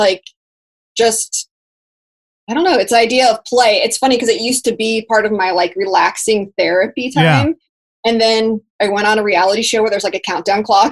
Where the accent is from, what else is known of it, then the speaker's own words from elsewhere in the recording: Dallas, Texas, United States; So we're both from Dallas as well.